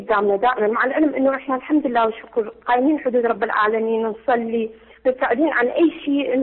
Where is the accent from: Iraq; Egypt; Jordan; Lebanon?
Iraq; Baghdad, Baghdad Governorate; من بغداد.